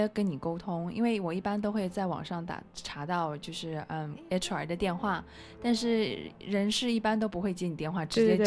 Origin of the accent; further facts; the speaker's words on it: China; 我觉得我们中国来的同学都是在城市长大的，所以会有不适应